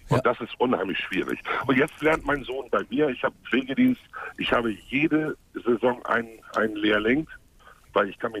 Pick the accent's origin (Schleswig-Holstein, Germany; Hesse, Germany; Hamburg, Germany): Hamburg, Germany; born there; Ich bin gebürtiger Hamburger. Ich bin irgendwann rausgezogen